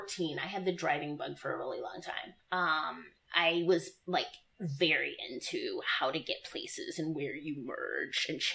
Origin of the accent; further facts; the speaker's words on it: Memphis, Tennessee, United States; I mean, it's like growing up in Tennessee. You didn't have a lot of Confederate flags in Memphis.